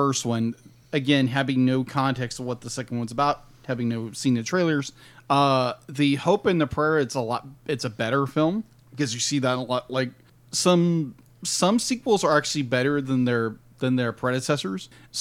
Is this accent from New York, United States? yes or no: no; Texas, United States; Yeah, being native Texan, it was kind of like...